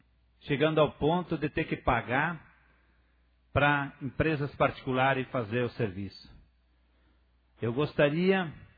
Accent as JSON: {"language": "Portuguese", "country": "Brazil", "said": "tudo que for para o nosso país, sou brasileiro e torço pelo meu país."}